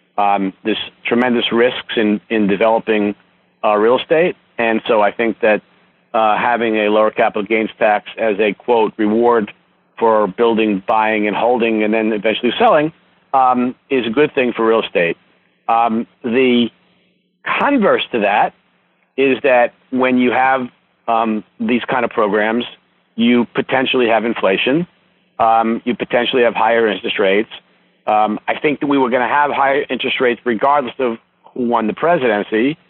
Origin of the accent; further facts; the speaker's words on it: New York City, New York, United States; Yeah, I'm a native New Yorker. I grew up in Stuyvesant Town, went to public school here, went out to college, came back, and it's the only place I've ever lived.